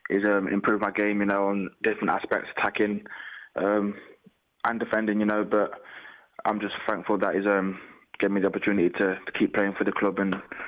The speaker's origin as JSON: {"language": "English", "region": "England", "country": "United Kingdom", "tie": "born there", "said": "obviously I was born in England, so I'm classed as English, you know, I am English"}